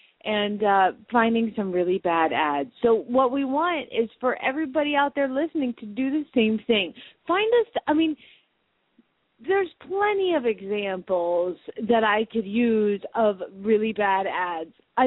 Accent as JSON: {"language": "English", "town": "Phoenix", "region": "Arizona", "country": "United States", "said": "from Phoenix, Arizona"}